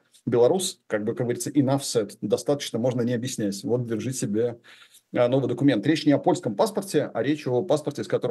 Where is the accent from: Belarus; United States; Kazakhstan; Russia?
Belarus; И не знаю, как остальные белорусы, а я по-прежнему держу бутылку шампанского на этот день.